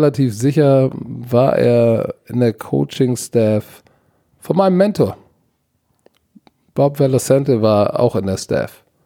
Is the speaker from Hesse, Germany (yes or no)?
no; Hamburg, Germany; Als Hamburger nehme ich St. Pauli.